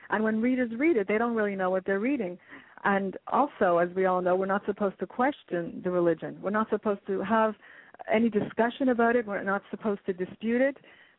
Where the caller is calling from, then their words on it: Montreal, Quebec, Canada; Oh, okay. Hi. I'm calling from Montreal.